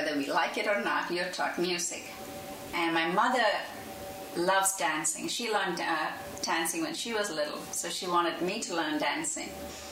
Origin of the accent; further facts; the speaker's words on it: Tamil Nadu, India; born there; I was born in a village in Madras, from the state of Madras, about 200 miles.